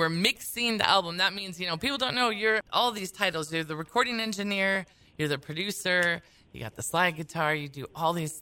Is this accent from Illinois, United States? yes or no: yes; Chicago, Illinois, United States; Well, I'm from Chicago, so I'm very drawn to my roots as well in the Chicago blues.